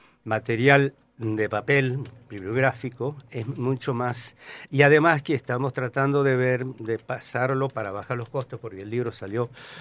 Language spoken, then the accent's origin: Spanish; La Rioja, Argentina; born there; now in Mendoza, Argentina; un proyecto que yo estoy realizando allá en mi pueblo natal, si bien yo soy mendocino por adopción